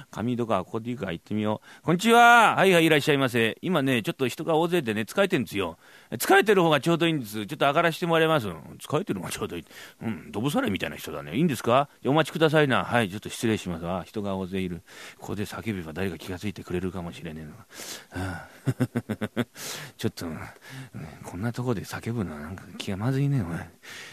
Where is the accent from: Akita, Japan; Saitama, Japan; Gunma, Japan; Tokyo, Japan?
Tokyo, Japan; 俺は江戸っ子だから、うん、火が死になるんだよ